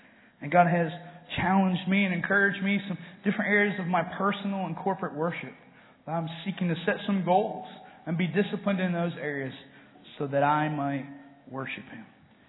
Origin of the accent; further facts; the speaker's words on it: Atlanta, Georgia, United States; I grew up in Atlanta, or Metro Atlanta. So growing up in the 90s was the heyday of the Atlanta Braves on TBS.